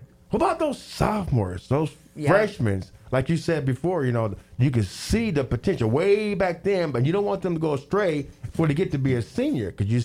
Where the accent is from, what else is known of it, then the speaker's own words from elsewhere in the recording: Terrell, Texas, United States; when I went to high school, I went to four different high schools in my hometown, Terrell.